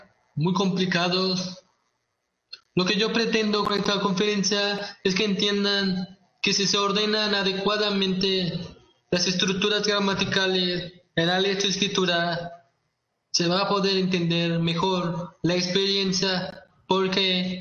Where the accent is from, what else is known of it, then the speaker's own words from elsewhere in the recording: Mexico; sino para todos los que somos mexicanos